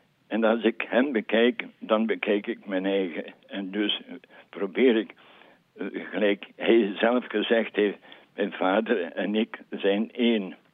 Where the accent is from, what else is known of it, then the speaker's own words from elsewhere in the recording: Alken, Flanders, Belgium; Maar ik ben dan van Alken